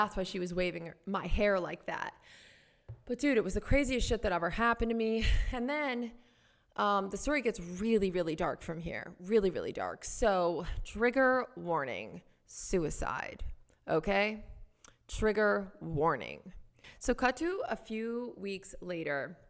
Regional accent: Downers Grove, Illinois, United States; So I grew up in Downers Grove, Illinois, which is a suburb like 20 miles west of Chicago.

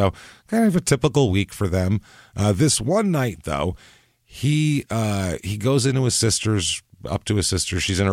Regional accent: New York, United States; I don't know if the Catholic Church is different, but growing up in New York, the church is you have your old people who are...

